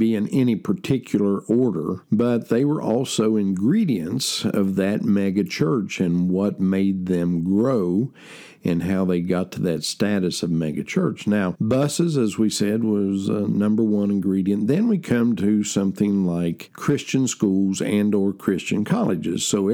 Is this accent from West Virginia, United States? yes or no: yes; Huntington, West Virginia, United States; Now, in the 1970s, in my hometown, or the hometown surrounding area of Huntington, West Virginia